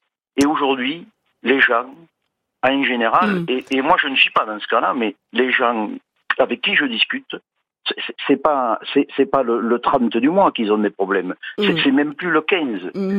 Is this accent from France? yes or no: yes; Toulouse, Occitanie, France; Oui, donc moi je suis toulousain, j'étais à la manif tout à l'heure.